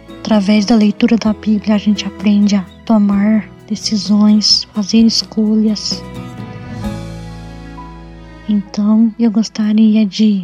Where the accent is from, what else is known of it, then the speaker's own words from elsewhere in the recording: Santana de Caldas, Brazil; sou de Santana de Caldas.